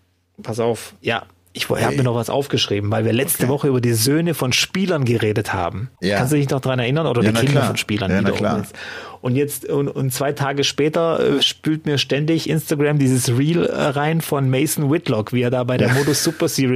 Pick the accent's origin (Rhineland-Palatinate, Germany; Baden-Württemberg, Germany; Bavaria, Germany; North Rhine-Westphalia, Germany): North Rhine-Westphalia, Germany; Cologne; Darf man als Kölner den Leverkusenern zur Meisterschaft gratulieren?